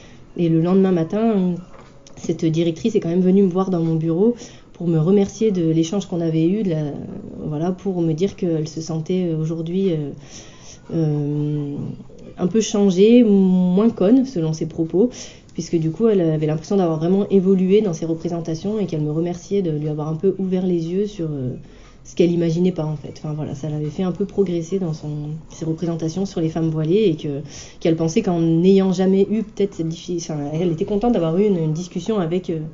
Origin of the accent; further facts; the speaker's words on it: France; moi je suis convertie, que j'ai une, voilà, je suis française d'origine, française de souche, que du coup j'ai pas de, dans ma famille, de personnes qui pratiquent la religion